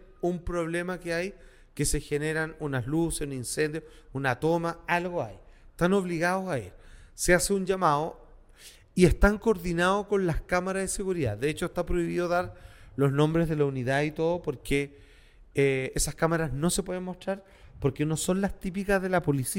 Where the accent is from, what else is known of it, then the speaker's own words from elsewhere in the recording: Chile; No, yo soy muy, muy chileno.